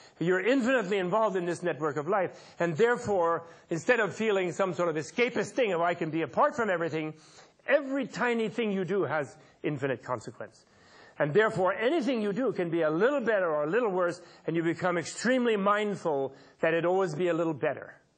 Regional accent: New York, United States; I'm among the worst. I'm an American, after all. So, a New Yorker.

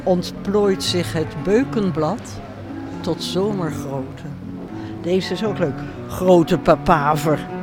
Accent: Maren, North Brabant, Netherlands; Ik kom uit Maren.

